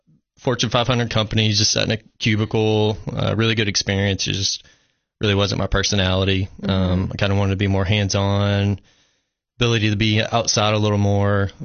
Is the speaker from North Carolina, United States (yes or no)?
no; Tullahoma, Tennessee, United States; Grew up in Tullahoma.